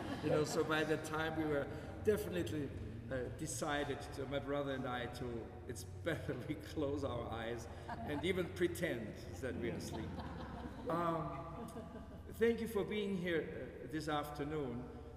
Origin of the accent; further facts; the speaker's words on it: Austria; moved away; It's one that goes back, I think, when I grew up back in Austria.